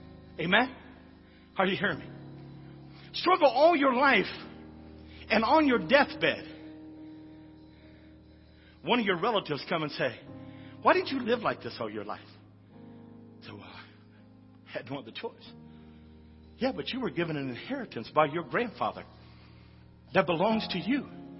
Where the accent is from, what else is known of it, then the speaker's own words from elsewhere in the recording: West Virginia, United States; I'm born and bred hillbilly. I'm from West Virginia.